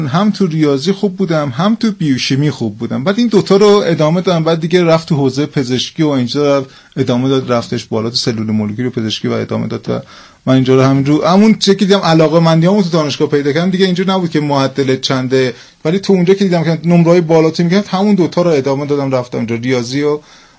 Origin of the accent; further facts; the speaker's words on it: Iran; born there; moved away; اونجا یه روز تو بازداشتگاه بودم که بخاطر اینکه تو ایران به دنیا اومدم.